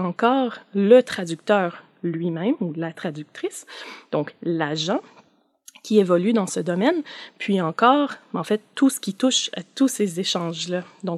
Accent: Ontario, Canada; Moi, j'ai grandi, je viens du nord de l'Ontario. J'ai grandi dans une situation francophone minoritaire. Donc, j'ai toujours évolué dans les deux langues.

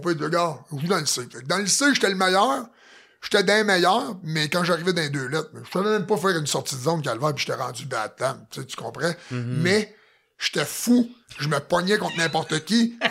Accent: Plessisville, Quebec, Canada; Je viens de Plessisville.

